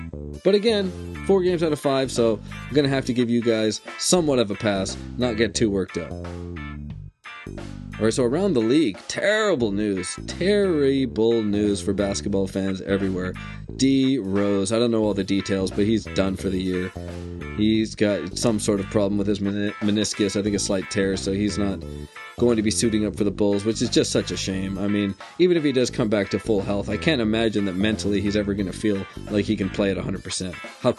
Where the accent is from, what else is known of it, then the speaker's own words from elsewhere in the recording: Edmonton, Alberta, Canada; I grew up in Edmonton.